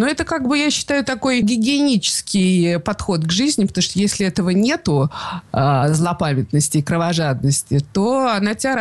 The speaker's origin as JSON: {"language": "Russian", "region": "Tashkent", "country": "Uzbekistan", "tie": "born or raised there", "also_born_or_lived": "Saint Petersburg, Russia / Moscow, Russia", "moved": "as an adult"}